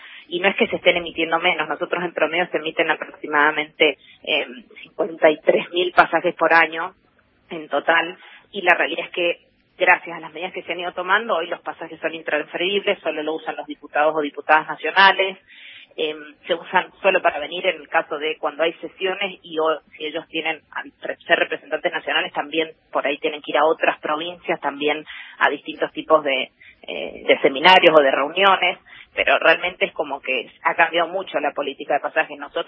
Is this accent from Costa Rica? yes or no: no; Mendoza, Argentina; De Mendoza.